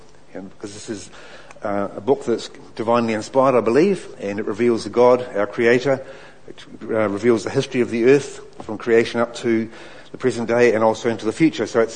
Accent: Hamilton, Waikato, New Zealand; now in Invercargill, New Zealand; So, I'm actually from Hamilton, and I'm down here with my colleague Mike Collins.

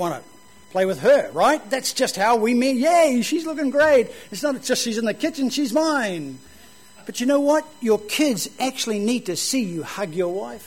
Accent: Auckland, New Zealand; where I grew up in Auckland, and she had a son the same age as me.

